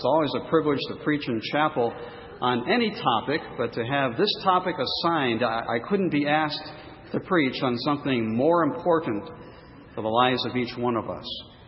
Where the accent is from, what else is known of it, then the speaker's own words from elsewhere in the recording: New England, United States; That might not mean a lot to you, but I grew up in New England and I knew who he was.